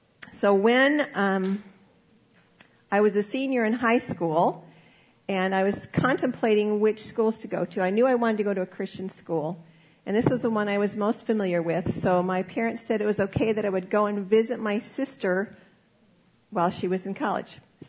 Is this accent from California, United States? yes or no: no; Omaha, Nebraska, United States; Now, you will remember that I grew up in Omaha, Nebraska, not exactly the fashion capital of the world.